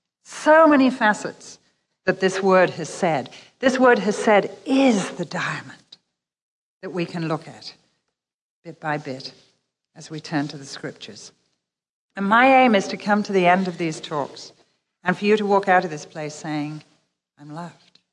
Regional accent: England, United Kingdom; We'd never done it before, even though we're English.

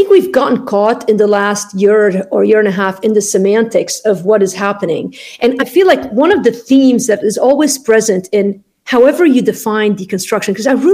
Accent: Lebanon; I grew up in Lebanon. I go and serve with Syrian refugees now.

